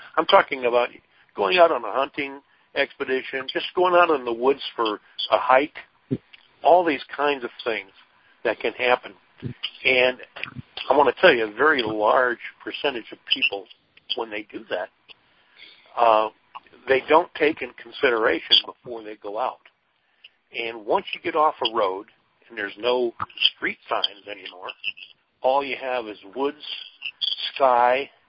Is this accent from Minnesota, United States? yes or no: yes; Minnesota, United States; I'm originally from Minnesota. We have a lot of bogs in the northern part of Minnesota.